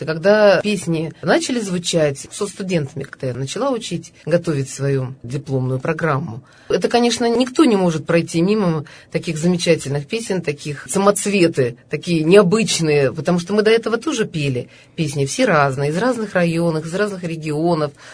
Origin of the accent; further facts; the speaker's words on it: Southern Urals, Russia; я с Южного Урала, у меня, наверное, что-то другое было, какая-то манера была другая, корни другие.